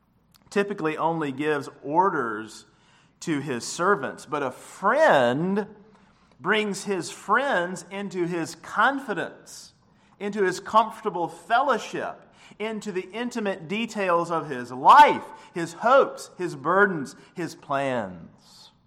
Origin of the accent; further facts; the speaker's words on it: Elkin, North Carolina, United States; When I was growing up in Elkin, my best friend was Joseph Mickey.